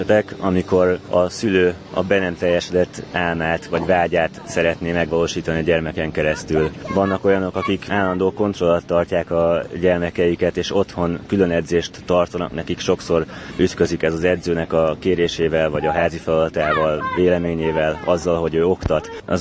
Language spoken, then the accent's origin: Hungarian; Baja, Bács-Kiskun, Hungary; born there; abban a térségben, ahol én születtem Baján